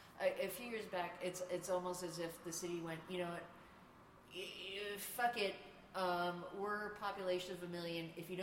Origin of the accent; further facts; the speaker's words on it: Brooklyn, New York, United States; born there; I was born in Brooklyn in 1976, and I grew up, that's my age, I'm 40